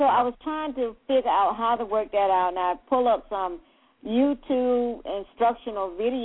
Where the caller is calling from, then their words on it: Texas, United States; I'm calling from Texas.